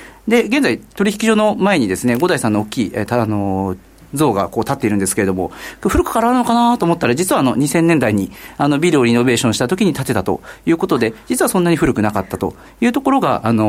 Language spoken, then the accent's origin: Japanese; Chiba, Japan; now in Osaka, Japan; まあ私生粋の千葉県人ということでもございますので、初めての関西の生活楽しんでるところです。